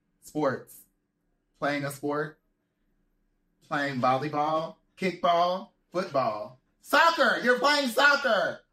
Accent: Arkansas, United States; Like, I don't cook. I'm from Arkansas.

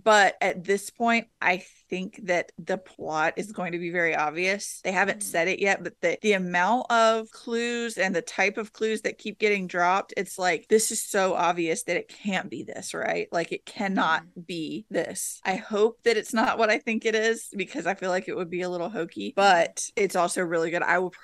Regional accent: the South, United States; But growing up in the South, you hear and learn a lot about Gullah culture, Gullah Geechee stories

